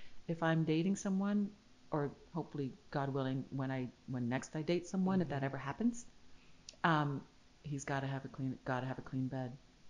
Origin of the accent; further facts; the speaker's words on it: Canada; I'm from Canada originally.